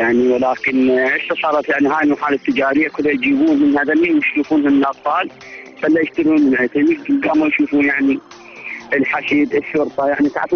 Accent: Iraq; يعني احنا كنا عراقيين ان شاء الله ما كفروا ايد واحده ضد التنظيمات الارهابيه

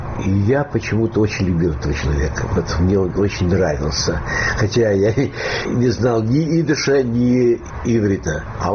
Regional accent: Odesa, Odesa Oblast, Ukraine; Нет, я одессит. Извините, я одессит.

